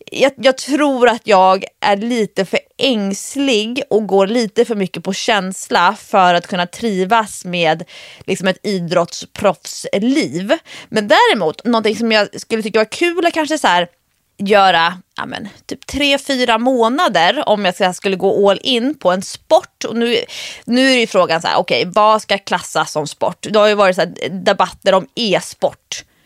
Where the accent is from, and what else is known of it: Stockholm, Stockholm County, Sweden